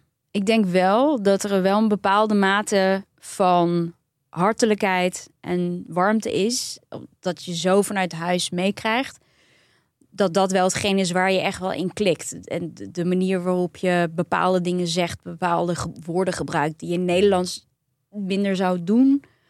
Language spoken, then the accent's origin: Dutch; Turkey; Ik ben ook Turks.